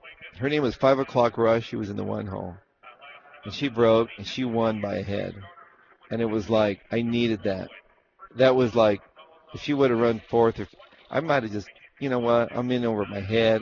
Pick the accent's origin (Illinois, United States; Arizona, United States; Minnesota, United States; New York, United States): Arizona, United States; Nogales; I come from Nogales, Arizona.